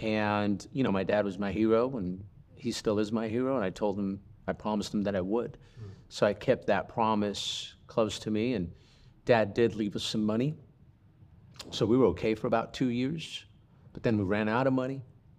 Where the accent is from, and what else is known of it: United States; born or raised there; also born or lived in Bogota, Colombia